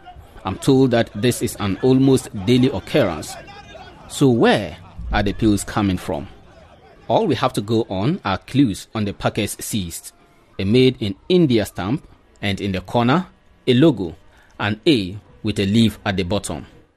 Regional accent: Tamale, Northern Region, Ghana; Here in my hometown of Tamale in northern Ghana

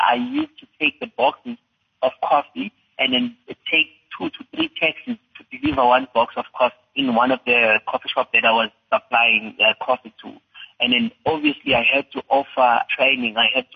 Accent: Inkandla, KwaZulu-Natal, South Africa; born there; I was born in Inkandla.

